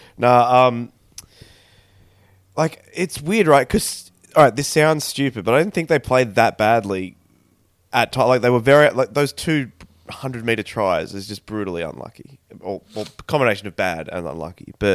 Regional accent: Bankstown, New South Wales, Australia; That's where I grew up. I grew up in Bankstown, born and bred.

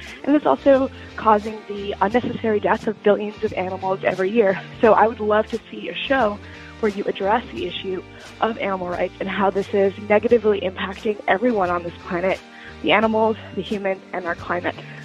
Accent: Berkeley, California, United States; I'm from Berkeley, California

